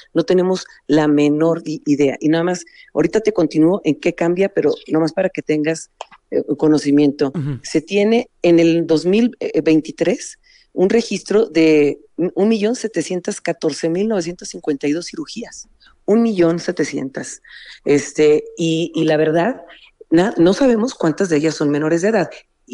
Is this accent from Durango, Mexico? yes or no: yes; Durango, Mexico; Está en Durango, es mi tierra. Yo soy senadora del estado de Durango, precisamente.